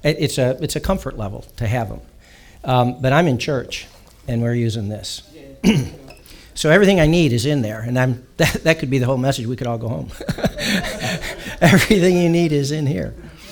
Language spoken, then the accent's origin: English; United States; I was raised in the United States, I'm an American citizen.